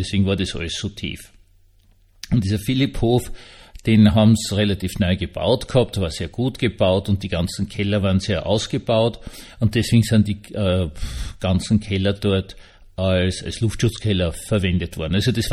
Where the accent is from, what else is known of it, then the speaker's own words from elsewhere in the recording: Vienna, Austria; ich bin ja eigentlich Wiener